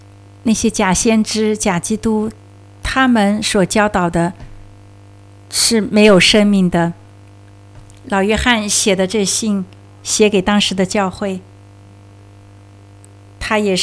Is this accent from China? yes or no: no; New Zealand; also born or lived in California, United States; 我的老家是来自加利福尼亚，我是在加利福尼亚出生的，我当然基本上是在纽西兰成长的哈，因为我这个五岁就来新西兰了，所以我基本上是更像 Kiwi。但是不管怎样，我的家是来自加利福尼亚。